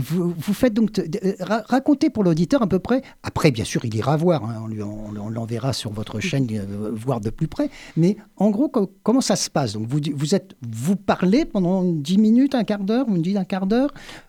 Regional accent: France; comment on avait vu l'époque autochtone chez nous en France.

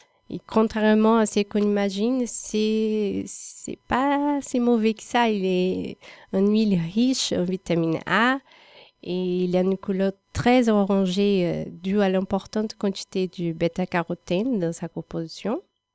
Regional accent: Salvador, Bahia, Brazil; French is a second language; moved away as an adult; now in Montpellier, France; je suis brésilienne de Salvador, de Bahia. Je vis à Montpellier depuis 5 ans

